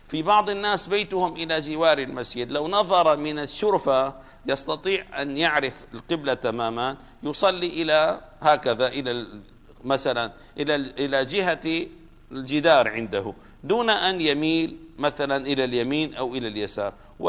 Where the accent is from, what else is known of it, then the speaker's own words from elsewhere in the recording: Damascus, Damascus Governorate, Syria; مثلا عندنا في دمشق